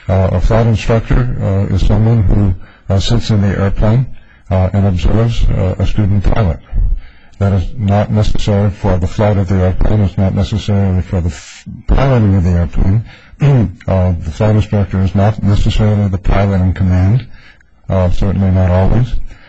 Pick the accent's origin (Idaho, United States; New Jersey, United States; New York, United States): Idaho, United States; Boise; I'm from Boise, Idaho